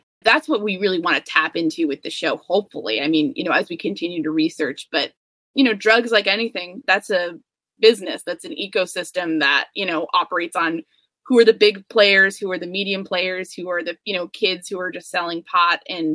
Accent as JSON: {"language": "English", "region": "New York", "country": "United States", "said": "to me, I'm a New Yorker."}